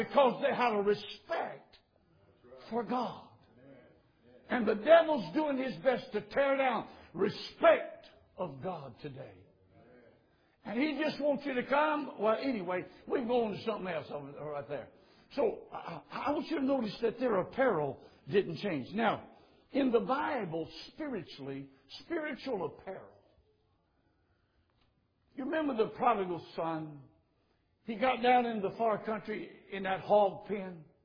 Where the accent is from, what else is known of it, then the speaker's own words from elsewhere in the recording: Louisiana, United States; but I'm from South Louisiana, and down there they grow a lot of figs.